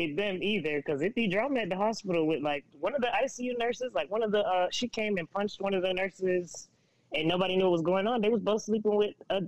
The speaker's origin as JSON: {"language": "English", "region": "Florida", "country": "United States", "said": "oh, well, I'm a travel nurse and I'm from Florida, whatever."}